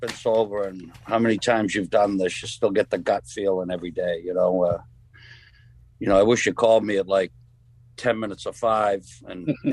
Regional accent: Danvers, Massachusetts, United States; And I grew up in Danvers, and there used to be a lot of package stores and a lot of bars in Danvers Square.

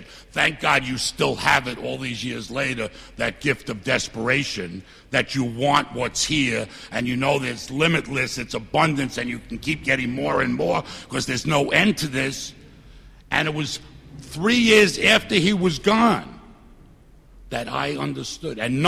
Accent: Bayside, New York, United States; I'm from Bayside, Queens.

